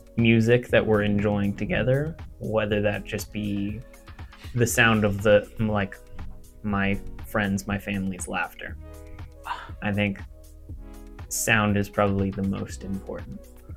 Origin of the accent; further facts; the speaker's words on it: Kitchener, Ontario, Canada; Well, as for where I grew up, I actually grew up not here specifically, but in town in Kitchener, which is, you know, Kitchener-Waterloo